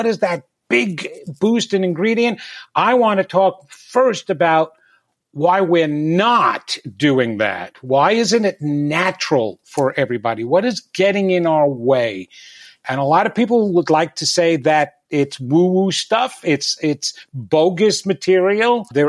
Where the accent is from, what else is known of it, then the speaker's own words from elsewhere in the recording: Levittown, New York, United States; I grew up in Levittown, New York, and that was a small little suburban community.